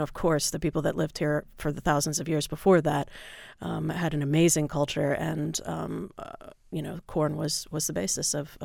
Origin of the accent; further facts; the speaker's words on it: the South, United States; I grew up in the South as well, and of course corn is a huge, you know, product on the table there